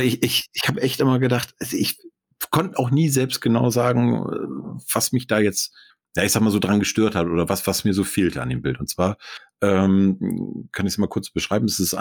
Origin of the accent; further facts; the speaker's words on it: Northern Germany, Germany; weil ich habe echt als Norddeutscher unterm Tisch gelegen